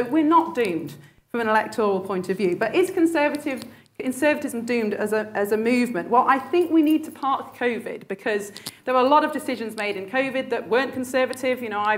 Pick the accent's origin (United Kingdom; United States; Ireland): United Kingdom; Sheffield, Yorkshire and the Humber; Well, I was born and brought up in Sheffield. I grew up in the 80s and 90s.